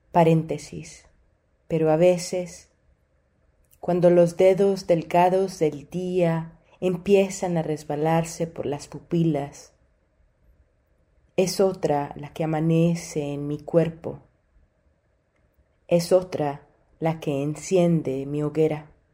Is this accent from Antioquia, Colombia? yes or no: no; Bogotá, Colombia; soy de Bogotá, Colombia.